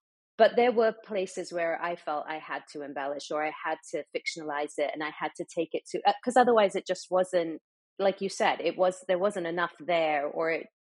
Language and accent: English; Dubai, United Arab Emirates; I grew up in the Middle East. I grew up in Dubai, so I have that perspective.